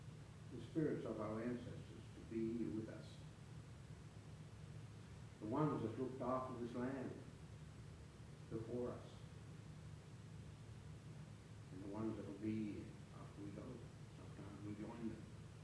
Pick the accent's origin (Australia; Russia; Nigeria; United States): Australia; Raukkan, South Australia; I was born down on Lake Alexandrina, on Raukan. I lived there. I went to school there. I grew up to nearly a teenager, and then we had to move. We had to move to another community.